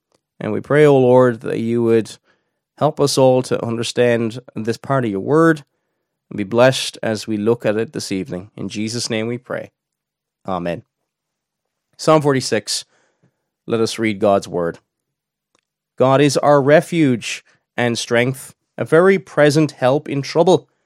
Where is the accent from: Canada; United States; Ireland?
Ireland; Munster; now in Northern Ireland, United Kingdom; I'm originally from County Cork in the south of Ireland, and that part of the world is not very Calvinistic. Where I'm currently living in Northern Ireland